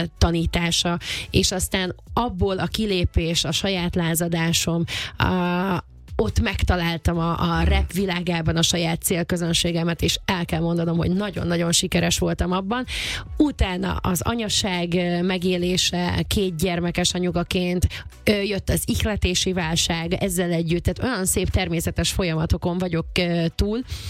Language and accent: Hungarian; Vojvodina, Serbia; born there; Én már előtte is énekeltem aktívan Vajdaságban, ugye vajdasági szülött vagyok, és hát nagyon kevés lehetőségünk volt kisebbségi magyarként egyébként ott karriert befutni